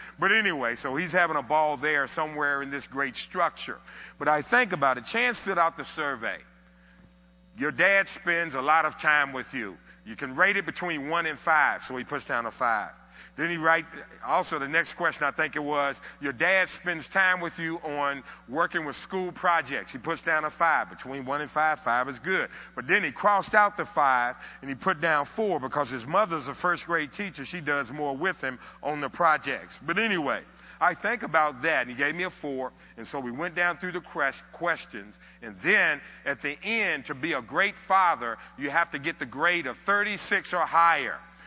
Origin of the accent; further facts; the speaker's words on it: United States; And I said, I'm from America.